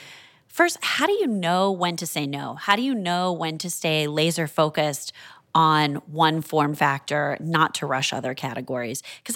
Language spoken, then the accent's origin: English; Canada; I'm Canadian as well.